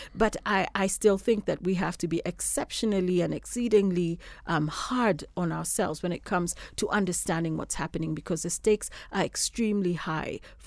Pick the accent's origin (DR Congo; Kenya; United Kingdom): Kenya; Well, I'm a Kenyan.